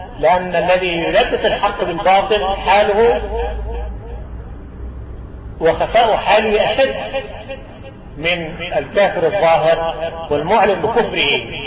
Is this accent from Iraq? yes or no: no; Egypt; وأن يجعل بلدنا مصر في كنفه وأمانه